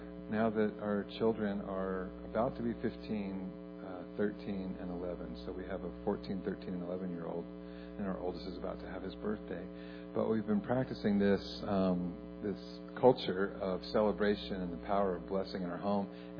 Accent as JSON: {"language": "English", "town": "Houston", "region": "Texas", "country": "United States", "tie": "born or raised there", "also_born_or_lived": "Dallas", "said": "When I was 16 years old, we moved from Houston, Texas, to Dallas, Texas."}